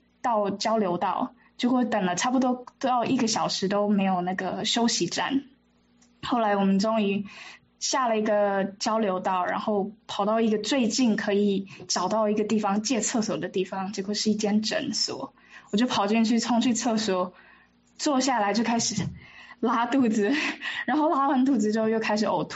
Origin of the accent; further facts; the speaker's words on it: Taiwan; moved away as an adult; now in Seattle, United States; 我就是从在台湾长大，然后后来大学毕业之后有机会来美国这边西雅图这边工作一段时间，后来才决定在西雅图留下来在这边念书